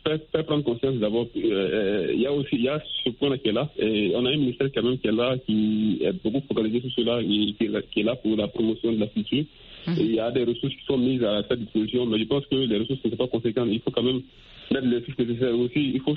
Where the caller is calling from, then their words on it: Sikasso, Mali; Je suis présentement à Sikasso, non loin de la frontière Voreng.